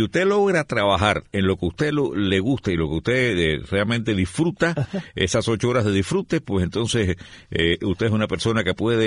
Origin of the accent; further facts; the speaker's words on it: San Juan de los Remedios, Villa Clara, Cuba; born there; en San Juan de los Remedios y acá a Cuba, un pueblecito de los más antiguos de la isla